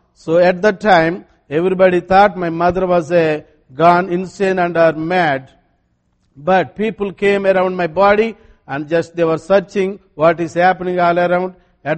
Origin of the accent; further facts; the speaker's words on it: India; English is a second language; my accent and my vocabulary are a little different. I love to stay in the Keystone village town. You don't call it village. We call it villages. Small towns are called villages in India.